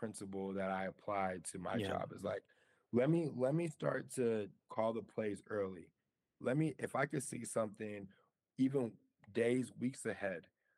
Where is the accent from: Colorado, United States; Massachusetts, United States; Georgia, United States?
Colorado, United States; Denver; So, you know, I mentioned I'm from Denver, Colorado, by way of Ghana. My parents were both born in Ghana. Also my sister. I'm the American in the household who was born here.